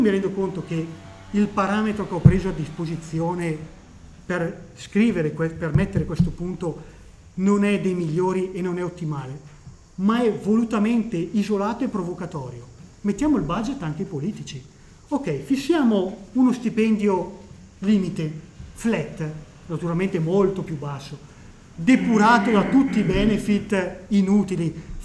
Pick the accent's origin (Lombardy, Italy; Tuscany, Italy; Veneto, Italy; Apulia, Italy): Lombardy, Italy; come si dice dalle mie parti in bergamasca, sbassa sol crapù